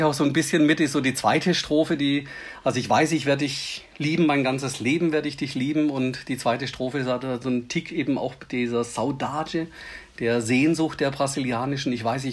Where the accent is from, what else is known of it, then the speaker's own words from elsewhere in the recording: Baden-Württemberg, Germany; als Schwabe